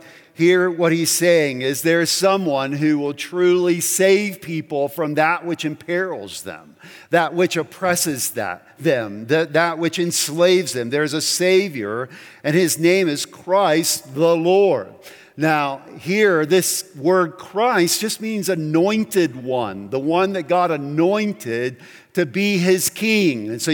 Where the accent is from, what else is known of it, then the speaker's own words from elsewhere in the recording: South Carolina, United States; where I grew up in South Carolina